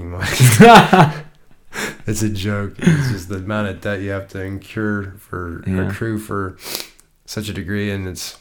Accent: Ohio, United States; I'm like, nah, man, I'm from Ohio, dude.

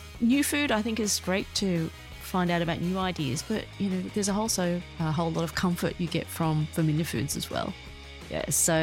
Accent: Australia; I grew up in Australia, and unlike most Asian Australians, I grew up on a diet of white bread, Vegemite sandwiches and meat pies

